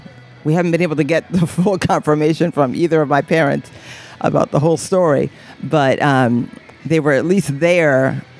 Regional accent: Silver Spring, Maryland, United States; also born or lived in Washington, D.C. / Lewisdale; I was born in D.C., Washington, D.C., okay. And I grew up there. I actually grew up in Silver Spring, Maryland, and mm-hmm. Lewisdale, Maryland, in the suburbs.

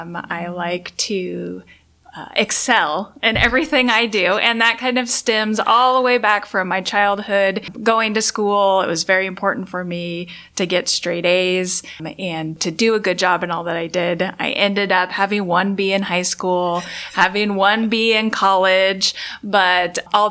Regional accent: Portland, Oregon, United States; also born or lived in Upper Heyford, England; And I grew up in Portland, Oregon, but a little known fact about me is I was born in Upper Hayford, England. My dad was stationed in the Air Force, but I grew up stateside for the most part.

